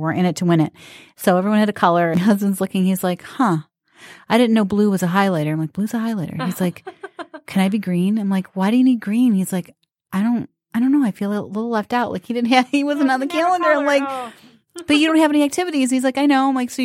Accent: Detroit, Michigan, United States; We're two moms from the Metro Detroit area trying to navigate through the stage of the terrible teenage years.

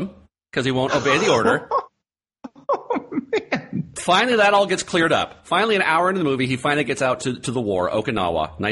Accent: Virginia, United States; It sounds like a ridiculous, slow southern drawl. I'm from Virginia.

